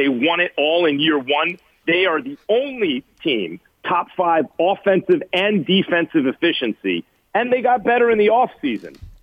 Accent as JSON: {"language": "English", "town": "Greenwich Village", "region": "New York", "country": "United States", "tie": "born or raised there", "also_born_or_lived": "Bronx, United States", "said": "When I grew up in Greenwich Village. I was born in the Bronx, but I grew up in Greenwich Village."}